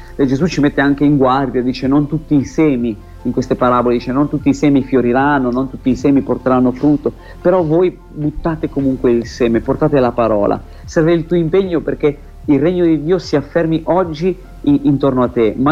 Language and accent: Italian; Florence, Tuscany, Italy; vengo da Firenze, appena sono arrivato ho visto una città gigantesca